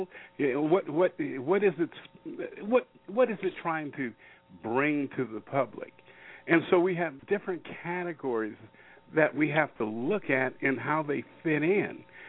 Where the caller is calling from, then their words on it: Federal Way, Washington, United States; I'm calling in from Washington State up here at Federal Way outside of Seattle, Washington.